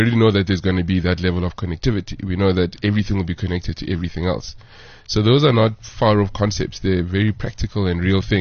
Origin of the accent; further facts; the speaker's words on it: Soweto, Gauteng, South Africa; I was born in Soweto, at Deep Kloof Clinic. Grew up, Orlando East, Deep Kloof.